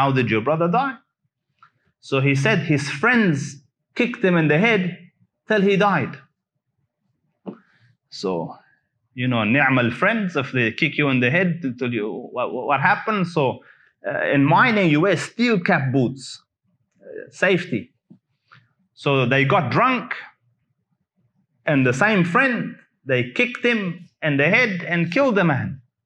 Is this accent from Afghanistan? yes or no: yes; Afghanistan; you are from Pakistan and I am from Afghanistan